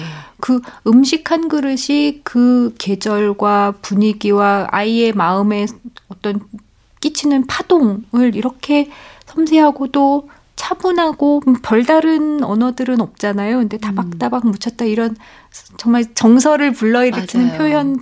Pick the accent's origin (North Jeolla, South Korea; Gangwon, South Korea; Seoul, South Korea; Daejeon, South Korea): Seoul, South Korea; born there; 저는 이제 서울에서 태어났고 저희 부모님은 충청도 분이세요.